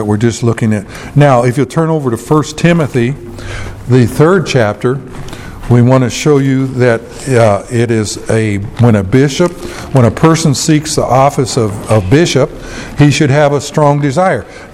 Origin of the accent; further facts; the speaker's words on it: the South, United States; I'll give you some that I grew up in down in the South.